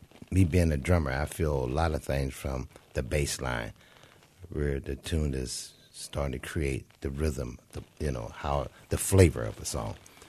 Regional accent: Pittsburgh, Pennsylvania, United States; Well, it shaped my life because I was supported by so many people by the neighborhood.

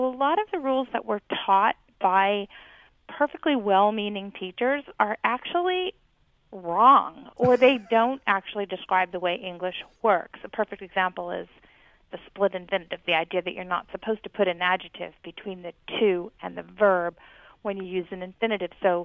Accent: Hawaii, United States; I grew up in Hawaii. Let's just say that we didn't even have a consciousness of Anglo-Saxon in Hawaii. We were using Japanese words and Chinese words and throwing all kinds of lively words into our language.

